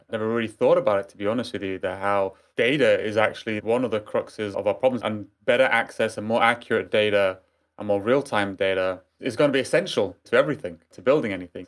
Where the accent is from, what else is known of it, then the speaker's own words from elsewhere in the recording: Manchester, North West England, United Kingdom; born there; I'm from Manchester, actually. That's where I was born.